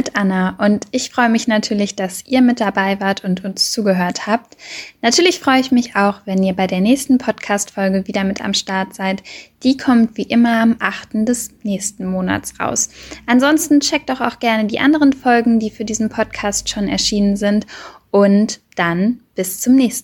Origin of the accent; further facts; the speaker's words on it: Hanover, Lower Saxony, Germany; wir kommen jetzt beide aus Hannover